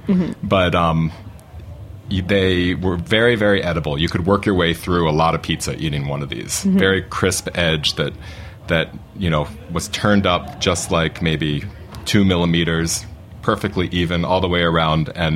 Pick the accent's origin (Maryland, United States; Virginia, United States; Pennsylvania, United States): Maryland, United States; I was growing up outside of Washington, D.C. in Maryland.